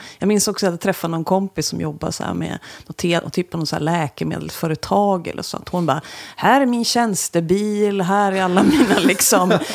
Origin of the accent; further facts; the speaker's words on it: Östersund, Jämtland County, Sweden; Nej, jag är från Frösön. Det ligger liksom precis vid Östersund.